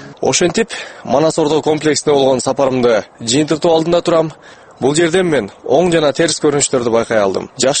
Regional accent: Talas Region, Kyrgyzstan; Таластан эле болобуз.

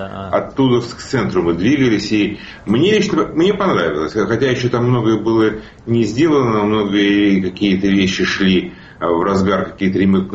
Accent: Kyiv, Ukraine; Я свое детство провел в Киеве среди очень зеленых зон

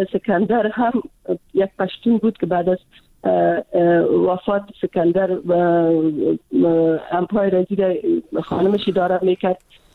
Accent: Afghanistan; خودم چون از افغانستان هستم

